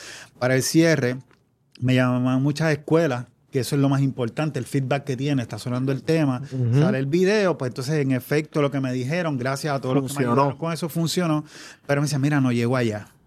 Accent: Levittown, Puerto Rico; Yo soy de Levittown. Yo digo, yo estoy en A Torre y en la Libre Música, pero en Levittown.

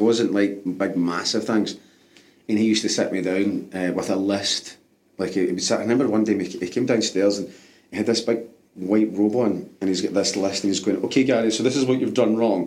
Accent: London, United Kingdom; accent: London; just because I had a London accent.

